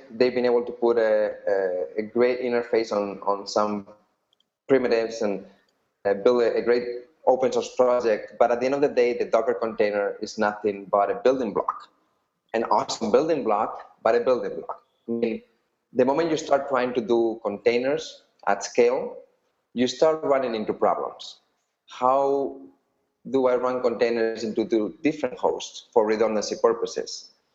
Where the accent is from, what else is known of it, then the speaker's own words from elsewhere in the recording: Spain; also born or lived in United States; I'm originally from Spain, although I was born in the US, which not many people would say, judging by my accent. I grew up all over the world